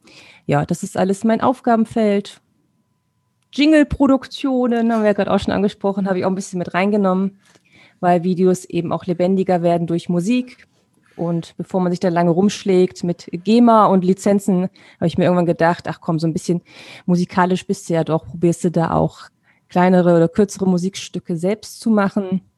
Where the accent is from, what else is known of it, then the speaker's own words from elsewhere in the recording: Bremen, Germany; geboren bin ich in Bremen. Ich komme also aus Norddeutschland, dort bin ich auch aufgewachsen.